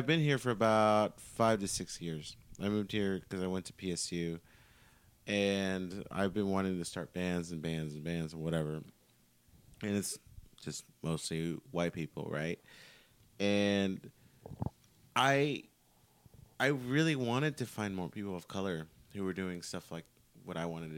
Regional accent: Salem, Oregon, United States; And I came from Salem, and I'm like

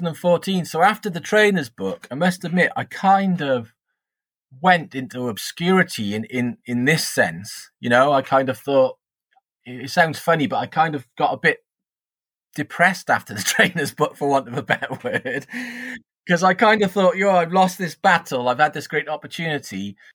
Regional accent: United Kingdom; I'm British.

